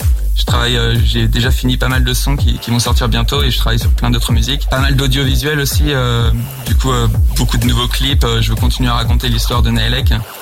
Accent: Brittany, France; Et je suis breton, donc j'ai essayé de créer un nouveau nom

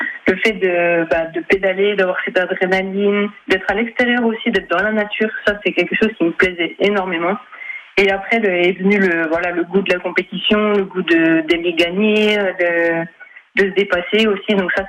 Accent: Morteau, Bourgogne-Franche-Comté, France; Donc, je suis originaire de Morteau et je m'entraîne beaucoup dans le Val de Morteau.

